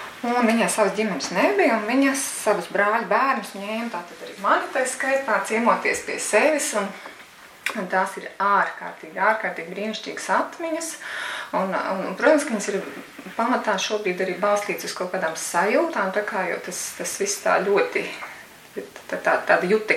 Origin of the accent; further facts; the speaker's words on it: Saldus, Saldus Municipality, Latvia; Es esmu pati tātad dzimusi un augusi Saldu